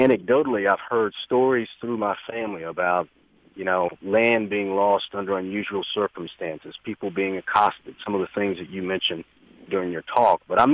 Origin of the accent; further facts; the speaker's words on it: Jackson, Mississippi, United States; I am from Mississippi. I grew up in Jackson. My family has deep roots in Lafayette County, the county seat of which is Oxford.